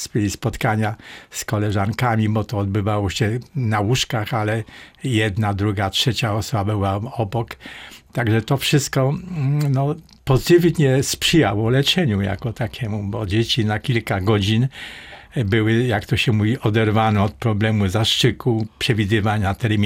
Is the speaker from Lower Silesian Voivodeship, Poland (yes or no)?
no; Łódź, Łódź Voivodeship, Poland; ja jestem Łodzianinem i miałem taki okres w swoim życiu, że wysiedlony przez Niemców z rodzicami do dziadków, do Łużkowic